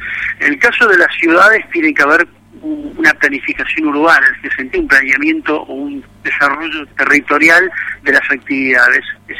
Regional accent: Rosario, Santa Fe, Argentina; Mira, pues vos sabés que yo soy de Rosario, así que conozco la ciudad.

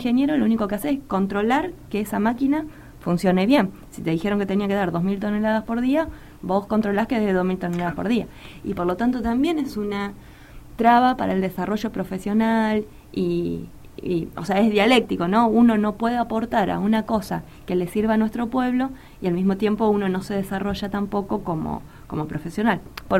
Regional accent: Venado Tuerto, Santa Fe, Argentina; Yo soy de Venado Tuerto.

